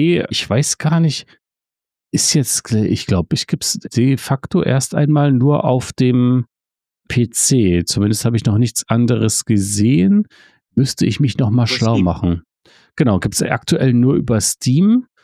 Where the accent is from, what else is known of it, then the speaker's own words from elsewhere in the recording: Berlin, Germany; Also, ah, wir kommen aus Berlin. Für uns ist überall die Spree.